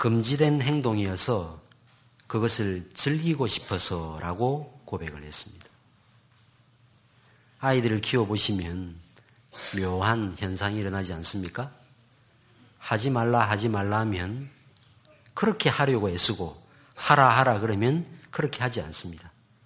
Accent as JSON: {"language": "Korean", "region": "Busan", "country": "South Korea", "tie": "born there", "lives_now": "Seoul, South Korea", "said": "이북에서 월남에서 부산에 정착했고 부산에서 저희 어머니를 만났기 때문에 제가 부산에서 태어났습니다. 저도 서울에서 오래 살았거든요. 오래 산 건 아닙니다. 서울에 산 3년 살았거든요. 어릴 때. 그리고 만 28살에 올라왔는데 그때부터 지금까지 살고 있지만"}